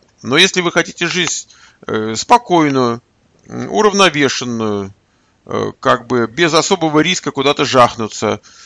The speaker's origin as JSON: {"language": "Russian", "region": "Moscow", "country": "Russia", "lives_now": "California, United States", "said": "Я когда-то из Москвы. Последние 30 лет я из Кремниевой долины. Что в Калифорнии. На Калифорнийщине. А в данный момент я гуляю по Чехии. И вот оттуда вот веду этот разговор."}